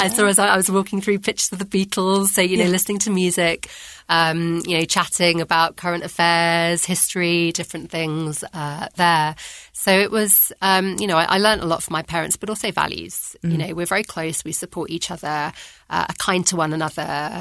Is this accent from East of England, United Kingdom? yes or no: no; London, United Kingdom; also born or lived in Cambridge; So I grew up in London.